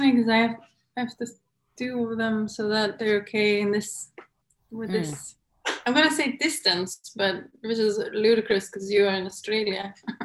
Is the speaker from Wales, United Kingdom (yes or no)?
yes; Aberystwyth, Wales, United Kingdom; It's not like where I grew up in Aberystwyth, where there's the sea and one can feel from the light or the smell of the salt